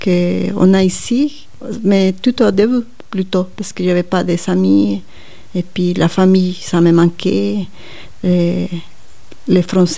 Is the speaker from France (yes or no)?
no; Guatemala; French is a second language; moved away; moi, quand je suis partie de Guatemala